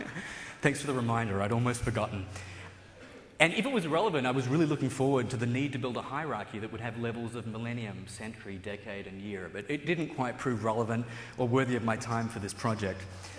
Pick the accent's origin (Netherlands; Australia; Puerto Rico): Australia; now in United States; I do come from a place further south. Okay. So I'm an Australian. I have been living here for about 3.5 years. Very close to Redmond